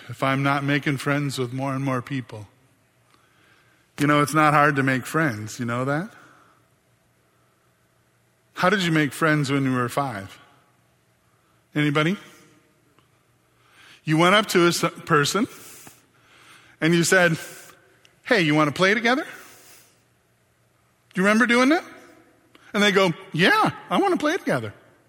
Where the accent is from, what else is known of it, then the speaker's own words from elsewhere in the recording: Michigan, United States; And you'll go, "No, I'm from Michigan."